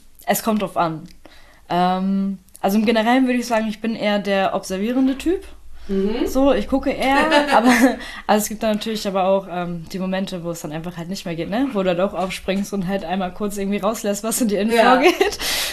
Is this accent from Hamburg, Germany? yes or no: yes; Hamburg, Germany; Und ich komme aus Hamburg, ich komme aus dem Viertel. Ja. Also ich bin hier, also nicht geboren, ne? Aber aufgewachsen.